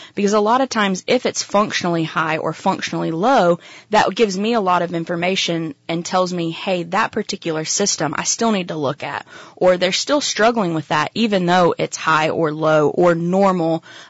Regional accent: North Carolina, United States; South Carolina, South but Carolina. I'm from North Carolina.

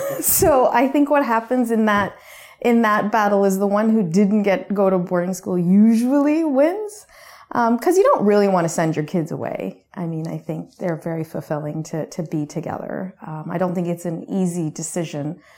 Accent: Canada; also born or lived in India; So I was born and raised in Canada, and my parents immigrated.

